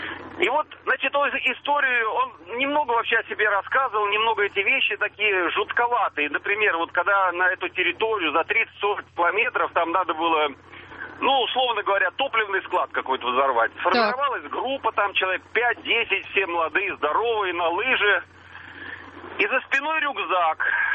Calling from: Moscow, Russia; я звоню вам из Москвы

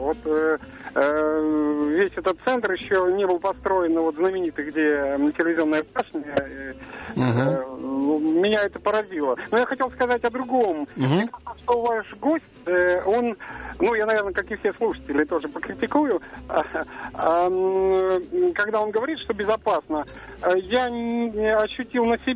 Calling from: Moscow, Russia; Да, я из Москвы

